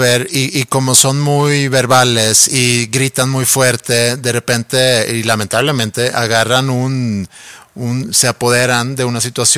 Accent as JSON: {"language": "Spanish", "country": "Mexico", "said": "A lo mejor como mexicanos o como oyentes mexicanos"}